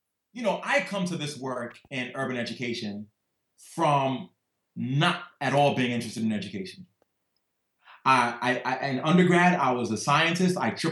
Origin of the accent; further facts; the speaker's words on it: The Bronx, New York, United States; but wait, guys, I'm Black. I'm from the Bronx. I'm teaching in the Bronx.